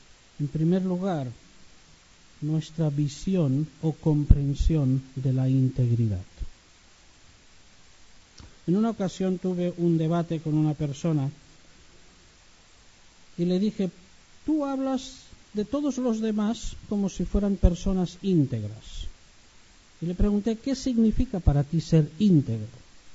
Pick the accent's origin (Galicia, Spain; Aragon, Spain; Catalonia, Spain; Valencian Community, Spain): Catalonia, Spain; el que lo mató era uno de que vive al lado de mi pueblo en Barcelona